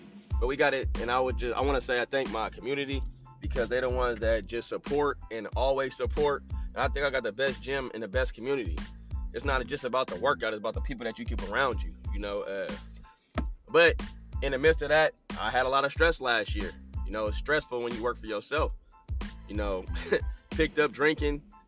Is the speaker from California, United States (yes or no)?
yes; Berkeley, California, United States; So I come from Berkeley, California. You know, I grew up rough